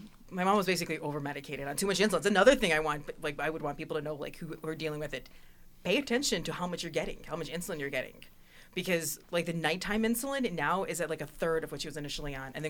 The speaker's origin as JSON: {"language": "English", "town": "Waukegan", "region": "Illinois", "country": "United States", "tie": "born or raised there", "said": "That's my hometown. Yeah, I'm from Waukegan."}